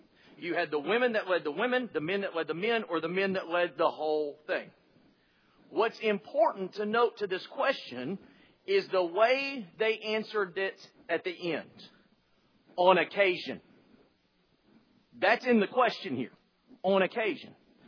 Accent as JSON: {"language": "English", "region": "Texas", "country": "United States", "said": "forgive me, I'm from Texas, and we do this little thing called in Texas called two-stepping."}